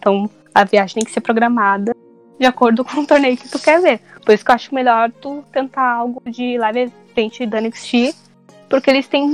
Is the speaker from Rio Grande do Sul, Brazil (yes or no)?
yes; Rio Grande do Sul, Brazil; E, bom, é que eu sou do Rio Grande do Sul, é o único que eu teria acesso.